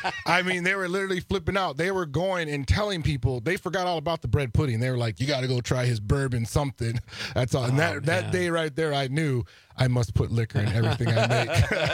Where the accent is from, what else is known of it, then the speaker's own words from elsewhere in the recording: New Orleans, Louisiana, United States; Yeah, so I'm from New Orleans, so I specialize in Creole